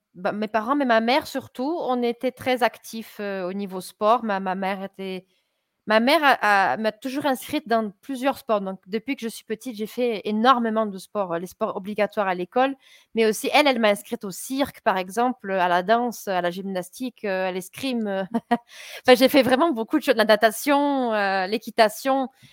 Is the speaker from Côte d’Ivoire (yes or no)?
no; Auch, Occitanie, France; ma région, Auch, ma ville, qui est une toute petite ville de 20 000 habitants, peut-être que ça a augmenté un peu plus aujourd'hui, 22, 25 000 habitants